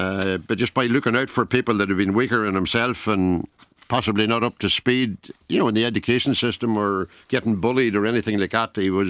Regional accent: Northern Ireland, United Kingdom; now in Ireland; I'm originally from Tyrone.

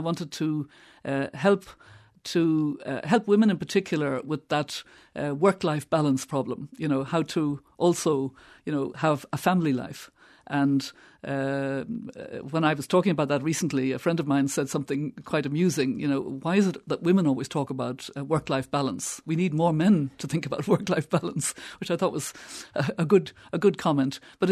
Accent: Connacht, Ireland; growing up in Mayo with these four brothers

